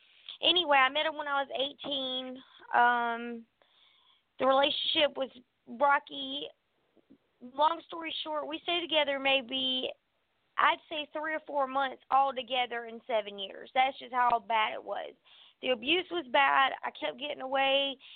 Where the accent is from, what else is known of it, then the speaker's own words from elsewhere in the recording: Augusta, Georgia, United States; I've been born and raised in Augusta, Georgia. I was raised in Richmond County, and 12 years ago I moved to Columbia County, which is one county over.